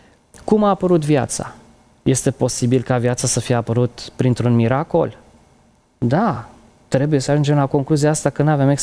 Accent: Romania; noi am crescut în România, în epoca comunistă

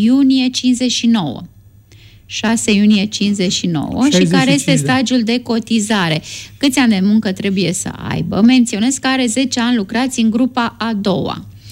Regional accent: Fieni, Dâmbovița, Romania; sunt din Fieni și anul acesta, în martie, trebuie să-mi fac dosarul de pensionare

